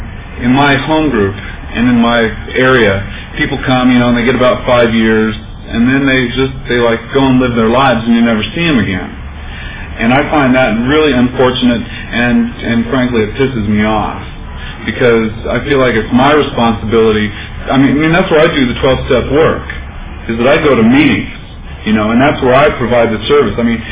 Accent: Olympia, Washington, United States; I'm an addict. And I'm from out of town. I'm from Olympia, Washington.

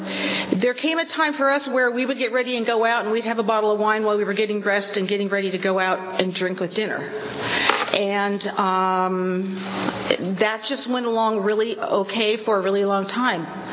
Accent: Venice Beach, California, United States; I grew up in Venice Beach, California, and I want to tell you this. When I was a little girl, there were only winos, and there were no women winos.

